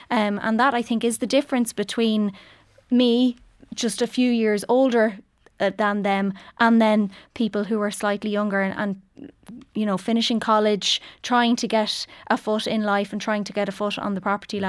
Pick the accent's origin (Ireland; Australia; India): Ireland; I think it's in us as Irish people to aspire to own our own home.